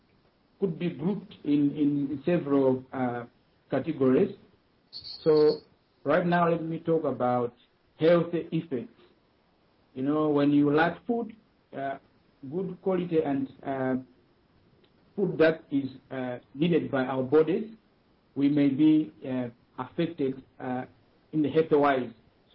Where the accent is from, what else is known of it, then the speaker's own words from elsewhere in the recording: Malawi; now in Liberia; from Malawi. I'm serving here in Liberia.